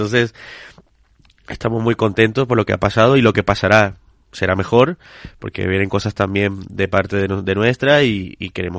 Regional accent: Colombia; yo soy de Colombia y yo cuando llego a Colombia pues voy mucho al mercado

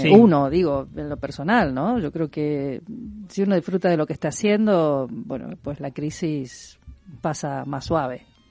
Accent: Argentina; lo digo yo como argentina

